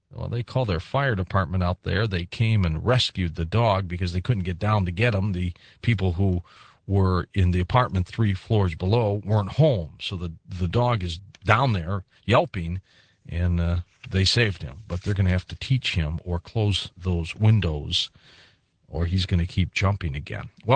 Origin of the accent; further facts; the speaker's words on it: St. Louis, Missouri, United States; He experienced his first UFO sighting in my hometown of St. Louis's Municipal Airport.